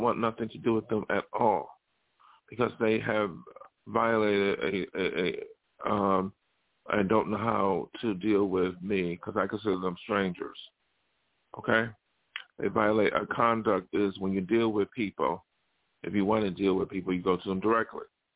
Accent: Buffalo, New York, United States; moved away; I came from Buffalo, New York. And, you know, Buffalo, New York, I am no longer a resident or have any attachment to Buffalo, except my family who lives there.

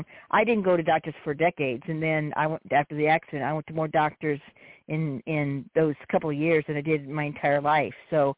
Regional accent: Louisiana, United States; Hi, yes, I'm from Louisiana. You already nailed it.

